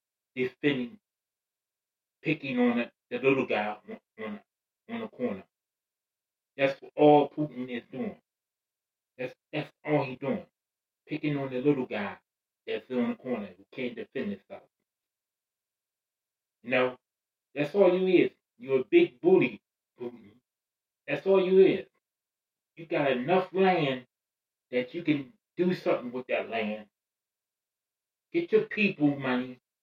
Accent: United States; I'm American, so I have that right to speak like that, you know?

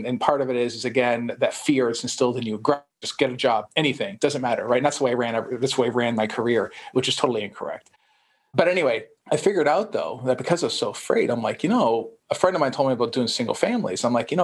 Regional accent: Canada; I grew up in Canada. I grew up to a couple of immigrants from Italy.

